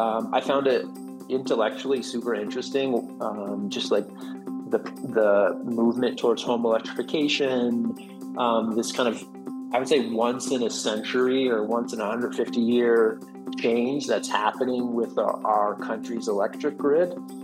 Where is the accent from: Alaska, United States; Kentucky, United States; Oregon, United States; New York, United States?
Alaska, United States; born there; also born or lived in Washington, D.C. / Germany / Japan / Rhode Island; I was born in Alaska, and a month later we moved to DC, and then every probably 1 to 4 years for the rest of my life we moved. So lived in Germany twice, lived in northern Japan, lived in Rhode Island, lived in Hawaii.